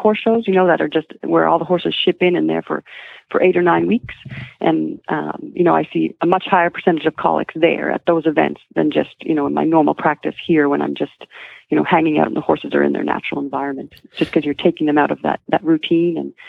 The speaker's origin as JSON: {"language": "English", "country": "Canada", "lives_now": "United States", "said": "I'm from Canada"}